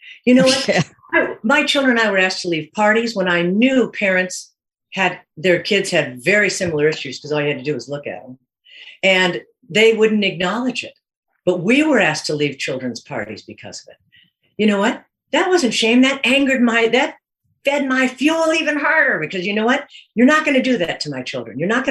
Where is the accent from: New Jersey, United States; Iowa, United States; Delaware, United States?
Iowa, United States; Des Moines; Iowa, I'm from Des Moines.